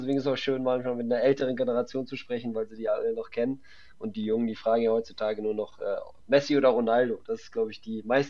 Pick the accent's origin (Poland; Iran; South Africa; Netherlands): Poland; born there; Dann sogar in Aalen das Spiel für mein Geburtsland Polen gemacht.